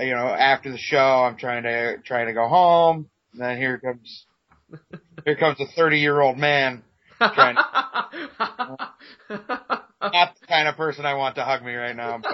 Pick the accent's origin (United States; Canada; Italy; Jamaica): United States; Toledo, Ohio; I'm from Toledo.